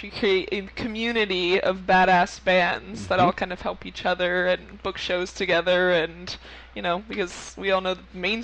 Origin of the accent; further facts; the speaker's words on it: Newman, California, United States; also born or lived in Fresno; now in Los Angeles, United States; I was born and raised in Central Valley, small town, 7,000 people, called Newman, and then I went to college in Fresno